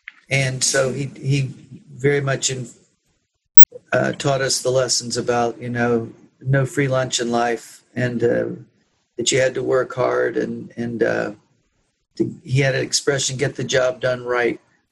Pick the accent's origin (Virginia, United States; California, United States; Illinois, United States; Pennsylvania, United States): Illinois, United States; Paris; also born or lived in Terre Haute, Indiana; I was born in Terre Haute, Indiana, but my parents and my family, my other siblings, and I lived in Paris, Illinois. So we were across the border, and there was no hospital in Paris, Illinois.